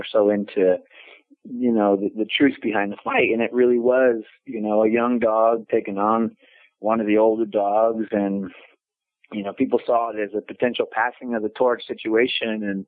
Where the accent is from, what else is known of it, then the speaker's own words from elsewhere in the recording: San Jose, California, United States; The biggest one is this is my hometown. I'm from San Jose.